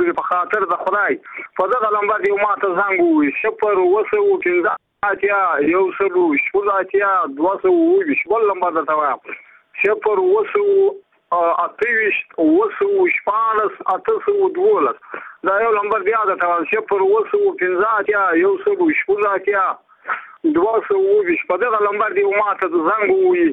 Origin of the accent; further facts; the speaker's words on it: Badghis, Afghanistan; زه په خپل د بادغیس ولایت یم